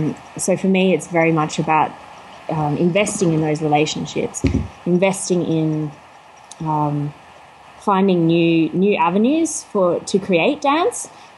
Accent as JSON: {"language": "English", "town": "Bathurst", "region": "New South Wales", "country": "Australia", "tie": "born or raised there", "lives_now": "Canberra, Australia", "said": "I have a regional arts practice as well back in my hometown of Bathurst, and do a little bit of work in Sydney as well."}